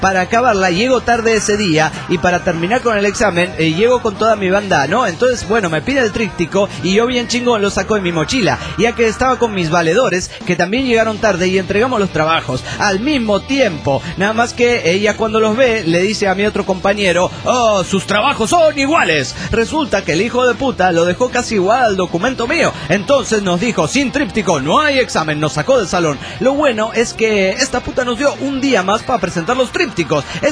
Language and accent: Spanish; Morelia, Michoacán, Mexico; de Morelia, Michoacán, como les acabo de decir.